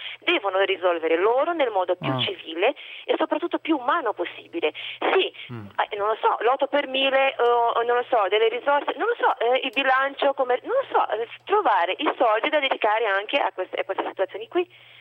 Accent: Brazil; Italian is a second language; now in Italy; io sono extracomunitaria anch'io, come può sentire, sono brasiliana, vivo in Italia da 15 anni

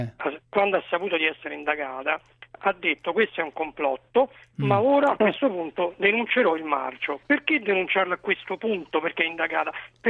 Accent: Rome, Lazio, Italy; sono romano

